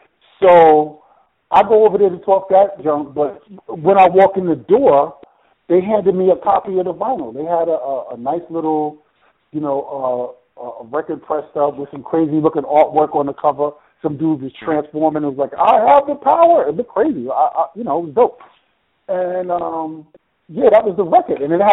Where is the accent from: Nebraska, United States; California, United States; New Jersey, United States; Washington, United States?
New Jersey, United States; Because, you know, I'm from Jersey, so I know a little something about club music and house music